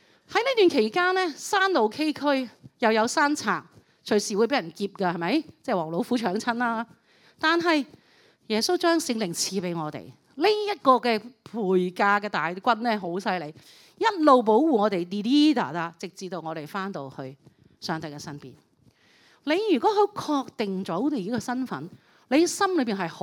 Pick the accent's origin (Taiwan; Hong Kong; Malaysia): Hong Kong; 其实英国的教会怎么去面对着我们香港人